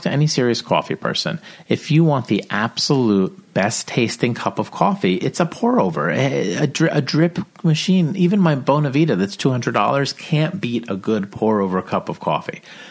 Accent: New Jersey, United States; And we're from New Jersey, so we have

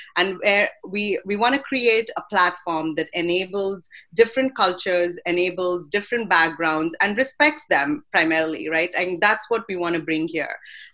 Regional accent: India; moved away; I'm originally from India, moved here.

